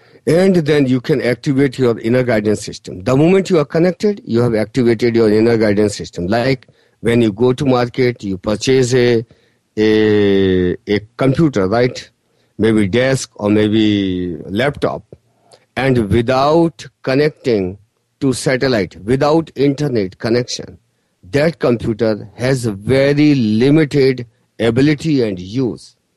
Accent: India; English is a second language; moved away as an adult; now in United States; I was born and brought up in India, but at the age of 32, when I got that guidance from the universe that you have completed your journey in this country, in India, now you have to go to US

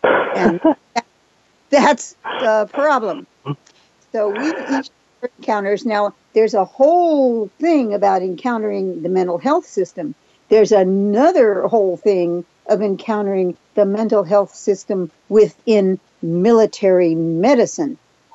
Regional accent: Japan; first language Japanese; English is a second language; I was raised in Japan. And Japanese people talk a mile a minute. That was my first language, was Japanese.

